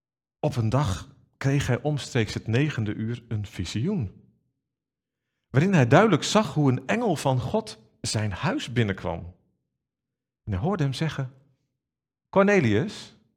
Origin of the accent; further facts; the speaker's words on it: Amersfoort, Utrecht, Netherlands; ik kom uit Amersfoort. Ik ben daar verbonden als voorganger in bijzondere dienst aan een baptistengemeente in Amersfoort. En ik ben ongeveer 10 jaar inmiddels bezig als buurtdominee in een wijk waar wij al lang wonen, in het Soesterkwartier van Amersfoort.